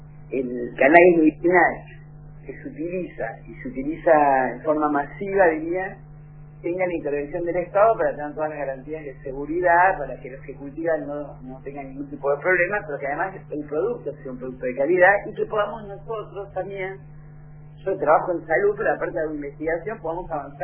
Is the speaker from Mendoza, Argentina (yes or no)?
no; Buenos Aires Province, Argentina; yo soy bonaerense, el AMBA